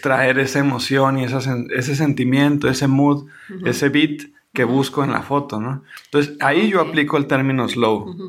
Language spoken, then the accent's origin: Spanish; Mexico; Entonces, como buenos mexicanos, discúlpenos, es nuestro sentido del humor